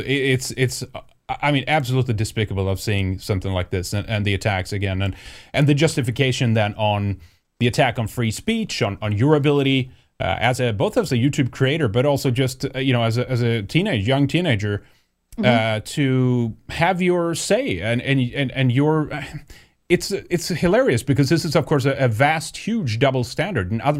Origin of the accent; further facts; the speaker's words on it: Sweden; English is a second language; I'm Swedish, I'm from Sweden